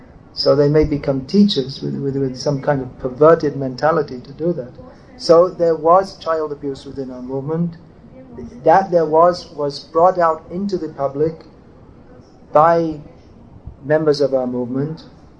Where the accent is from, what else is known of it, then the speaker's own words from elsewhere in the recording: England, United Kingdom; I grew up near London, and it's generally pretty rough growing up.